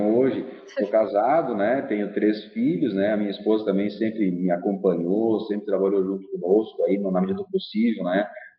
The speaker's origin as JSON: {"language": "Portuguese", "town": "Concórdia", "region": "Santa Catarina", "country": "Brazil", "said": "eu venho lá de Concórdia, lá do Oeste, né, lá tinha, né, próximo do Rio Grande"}